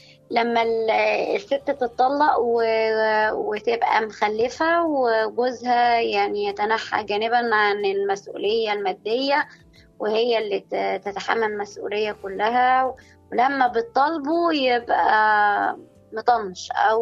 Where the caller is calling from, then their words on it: Cairo, Cairo Governorate, Egypt; من القاهرة